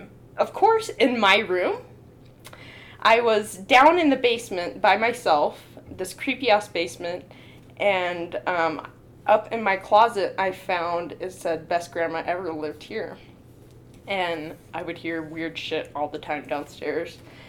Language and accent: English; California, United States; Growing up in California, where I grew up, everyone in the neighborhood kind of said